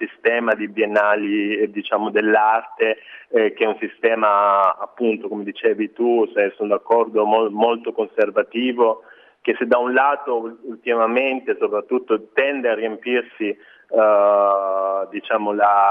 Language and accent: Italian; Lecce, Apulia, Italy; io non sono torinese ma sono del sud Italia, sono leccese